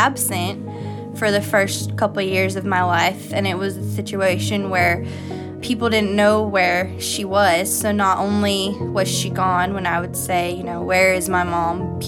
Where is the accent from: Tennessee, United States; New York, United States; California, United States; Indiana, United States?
Tennessee, United States; So she grew up in Maine, but I grew up in Tennessee, so she's lying to a bunch of people in Tennessee about stuff that happened in Maine.